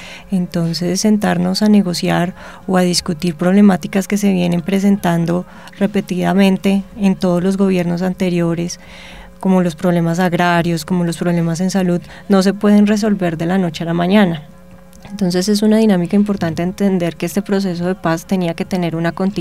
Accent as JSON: {"language": "Spanish", "country": "Colombia", "said": "Hay que entender como ciudadanos o como colombianos, que nosotros siempre hemos visto o vemos el conflicto en todos los ámbitos."}